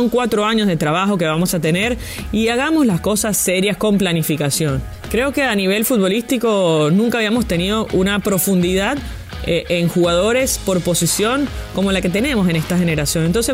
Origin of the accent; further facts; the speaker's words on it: Venezuela; no solo porque soy fanática del fútbol, no solo porque soy venezolana